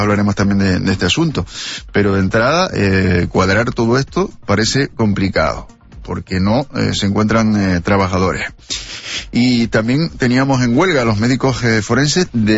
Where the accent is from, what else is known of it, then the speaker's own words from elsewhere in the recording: Canary Islands, Spain; los canarios nos iremos quedando sin viviendas